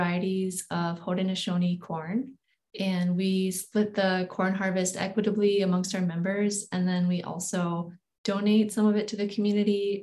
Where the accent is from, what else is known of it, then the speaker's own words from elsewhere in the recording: Wisconsin, United States; I'm not enrolled, but I'm a descendant of the Oneida Nation. And I grew up there on the Oneida Reservation.